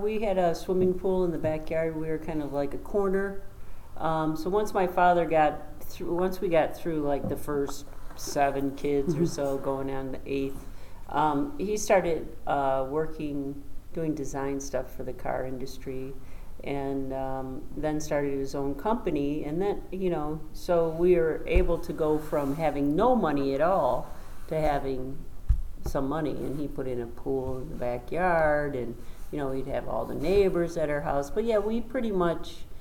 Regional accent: Inkster, Michigan, United States; born there; I was born in Inkster, Michigan, so 1959. And I was one of 12 children.

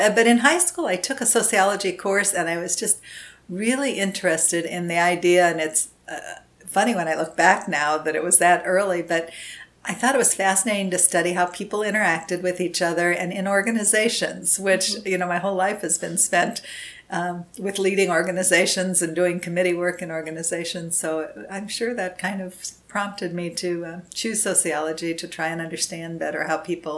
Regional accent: St. Louis, Missouri, United States; born there; And I was born in St. Louis, Missouri.

